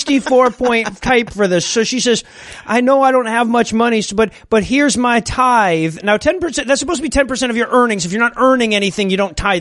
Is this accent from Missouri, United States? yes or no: no; Detroit, Michigan, United States; I grew up in Detroit.